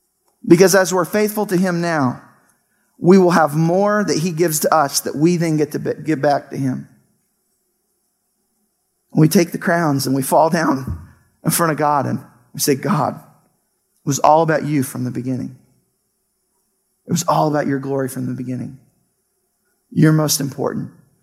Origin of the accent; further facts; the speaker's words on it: Mississippi, United States; I think it's partially because I was raised in Mississippi and everybody loved the Saints in Mississippi because we had nobody else.